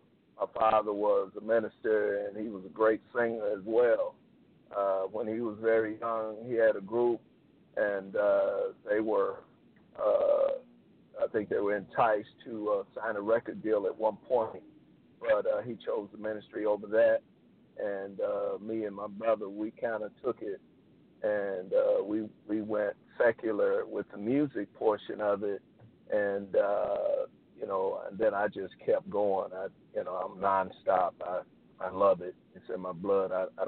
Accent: New York, United States; also born or lived in North Carolina; now in Memphis, United States; originally I'm from North Carolina, but I grew up in New York.

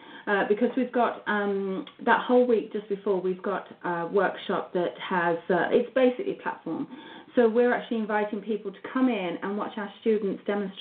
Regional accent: England, United Kingdom; I am English.

